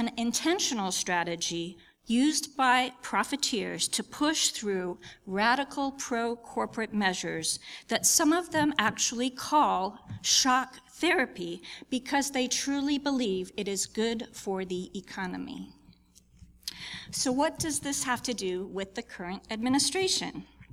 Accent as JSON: {"language": "English", "town": "Pensacola", "region": "Florida", "country": "United States", "tie": "born or raised there", "said": "In my hometown of sunny Pensacola, Florida"}